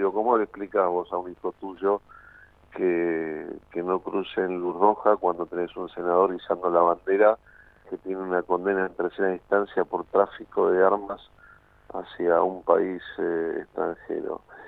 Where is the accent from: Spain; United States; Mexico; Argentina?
Argentina; yo ya anduve un año con custodia en mi país como argentino